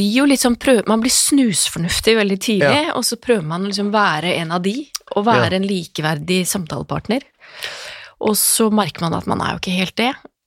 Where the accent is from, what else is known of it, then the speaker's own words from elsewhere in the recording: Oslo, Norway; jeg vokste opp nederst i Ekersbergs gate, som er som Thomas Høfts gate